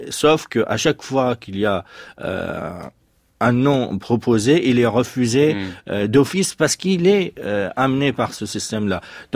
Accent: Iraq; après plusieurs retours dans le pays, je suis originaire de l'Irak

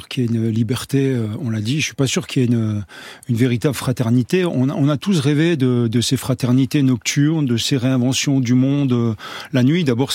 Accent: Grand Est, France; je suis originaire de la Lorraine, du nord-est de la France, et je viens de famille où on travaillait dans la boulangerie et dans la sidérurgie.

